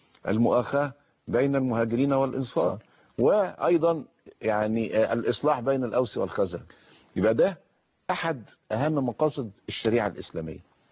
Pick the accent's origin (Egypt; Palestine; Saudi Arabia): Egypt; لان احنا عندنا كمصريين عيب كبير قوي.